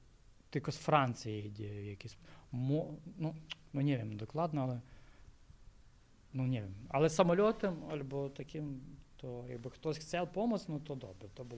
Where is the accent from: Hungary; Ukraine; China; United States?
Ukraine; Polish is a second language; Jestem Ukraińcem, tak? Ojciec miał polskiego pochodzenia